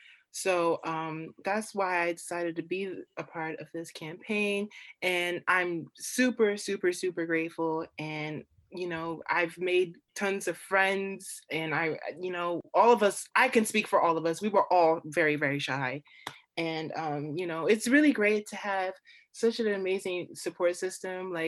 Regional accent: Queens, New York, United States; So I'm from Queens, New York

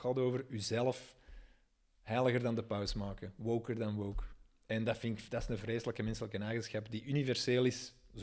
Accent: Kalmthout, Antwerp, Belgium; Ik ben opgegroeid in Kalmthout.

